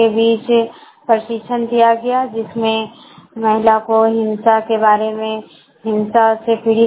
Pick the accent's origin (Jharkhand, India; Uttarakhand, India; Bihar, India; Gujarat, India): Jharkhand, India; Barkagaon; सभी को जोहार, प्रखंड बड़का गाँव की रहने वाली हूँ। फिलहाल हजारीबाग से बात कर रही हूँ।